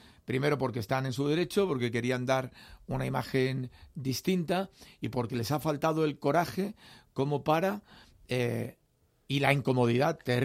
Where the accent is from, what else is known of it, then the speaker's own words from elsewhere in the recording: Aragon, Spain; Volví a Aragón, que es mi tierra, por azar